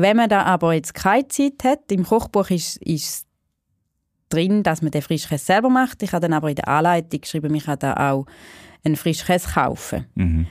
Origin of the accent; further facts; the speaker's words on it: Schaffhausen, Switzerland; bei uns in Schaffhausen sagt man dünne